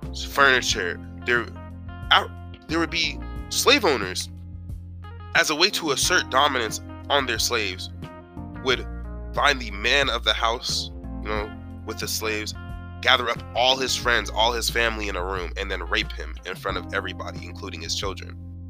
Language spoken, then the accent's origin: English; DR Congo; because I'm from the Congo. I'm African, Democratic Republic of Congo.